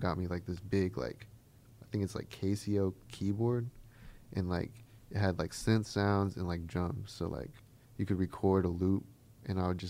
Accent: Bluffton, Indiana, United States; born there; Yeah, northern Indiana, like Bluffton.

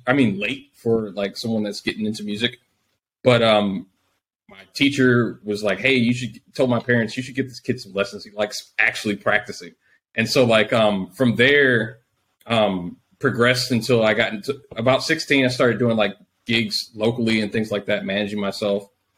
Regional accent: St. Louis, Missouri, United States; now in Kansas City, United States; I'm in Kansas City, Missouri. I grew up though in St. Louis, which is like 3 hours east. And essentially I grew up in a bad neighborhood.

